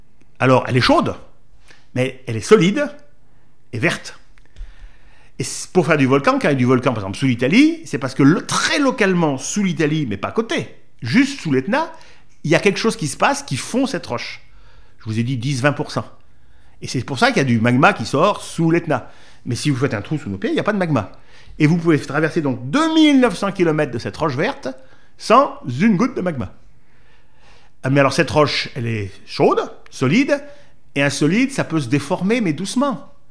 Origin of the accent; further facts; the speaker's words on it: Auvergne-Rhône-Alpes, France; il y a la Bretagne ou le Massif Central, je suis auvergnat